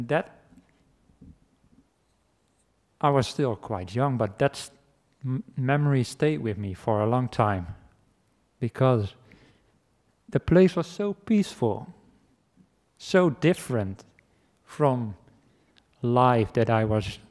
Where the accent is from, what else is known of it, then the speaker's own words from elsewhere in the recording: Netherlands; I come from the Netherlands